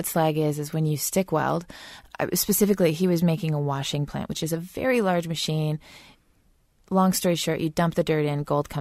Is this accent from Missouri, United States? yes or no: no; Alaska, United States; Well, that would be my grandfather, probably, growing up in Alaska on a gold mine. Just outside of Talkeetna, you drive for 3 hours and then fly in a little Cessna for half an hour and land on our airfield.